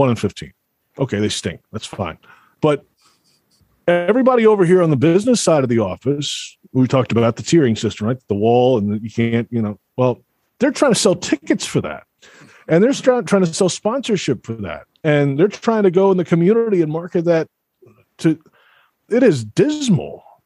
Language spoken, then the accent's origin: English; Alabama, United States; I grew up in Alabama. I'm an Alabama fan, right?